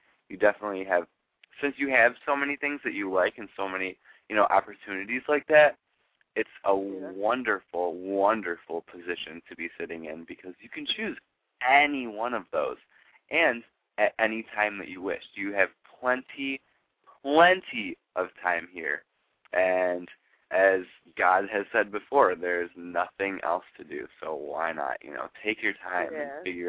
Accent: Ohio, United States; accent: Ohio; Can you hear our Ohio accents?

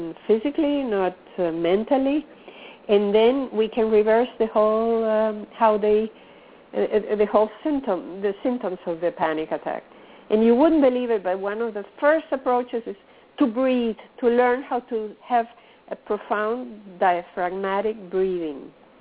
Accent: Venezuela; since I am from Venezuela, I have a Venezuelan license.

